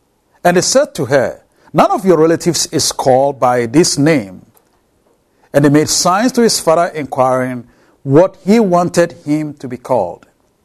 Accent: Ghana; my friends who travel with me to my home country, Ghana

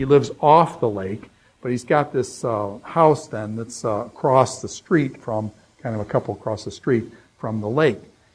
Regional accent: Winona Lake, Indiana, United States; And I would say, I'm from Warsaw, Indiana. Well, why would I say Warsaw? Because I'm not really from there. I'm really from Winona Lake.

